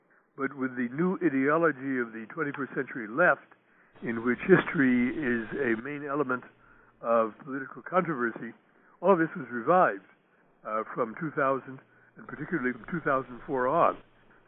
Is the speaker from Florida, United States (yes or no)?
no; Texas, United States; In 1943, when I was a child in elementary school in Texas, the Texas State Board of Education decreed